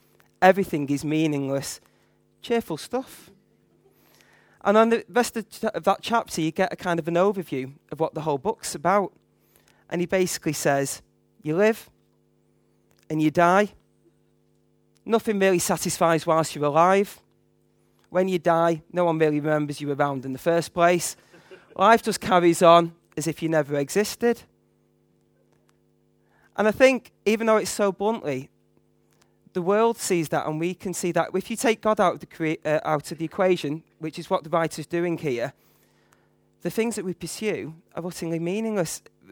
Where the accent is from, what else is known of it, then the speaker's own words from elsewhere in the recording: Manchester, North West England, United Kingdom; I'm a miserable Mancunian. I'm from Manchester and people from Manchester aren't known for their sunny disposition.